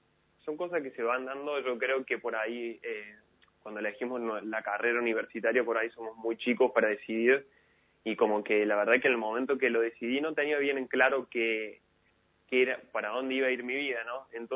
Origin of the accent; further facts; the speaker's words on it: Jesús María, Córdoba, Argentina; now in Buenos Aires, Argentina; yo soy de Jesús María. La verdad, bueno, ahora estoy laburando como fotógrafo en Buenos Aires